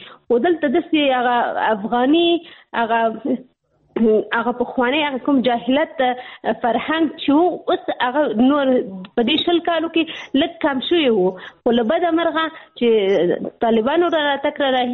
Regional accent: Pakistan; ځکه چې زه په پاکستان کې پیدا شوی یم، هلته مې ژوند تیر کړی، تر لسنس پورې ما درس ویلي

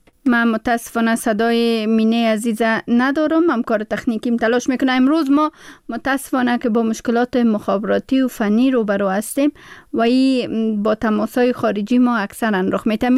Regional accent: Pakistan; Persian is a second language; ما هم در مهاجرت بزرگ شدیم در پاکستان

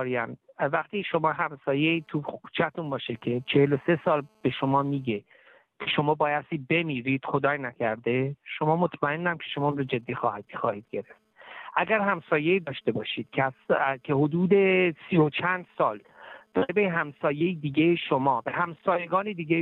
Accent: Iran; به عنوان یک اسرائیلی میگم و به عنوان یک ایرانی میگم

